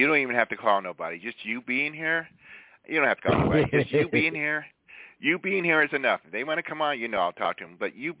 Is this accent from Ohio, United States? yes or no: no; Boston, Massachusetts, United States; Oh, how dare you, sir. I represent Boston.